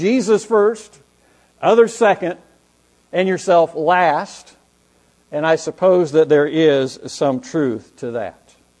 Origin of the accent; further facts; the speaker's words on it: Midwest, United States; I'm still trying to get used to how fruit works here in the Southwest compared to where I grew up in the Midwest.